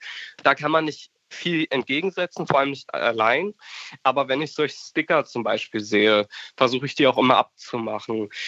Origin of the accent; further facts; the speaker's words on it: Lübben, Brandenburg, Germany; Ich liebe meine Heimat. Also der Spreewald ist eine der schönsten Regionen Deutschlands, definitiv.